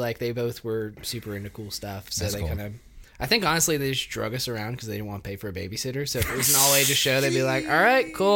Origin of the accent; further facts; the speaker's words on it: Pell City, Alabama, United States; I grew up in Pell City, but I was, you know, we weren't really like a super great fit in Pell City.